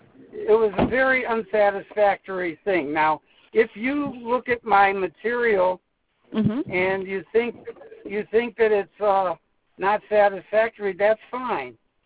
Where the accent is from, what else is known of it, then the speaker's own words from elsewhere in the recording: Cleveland, Ohio, United States; I'm from Cleveland, Ohio.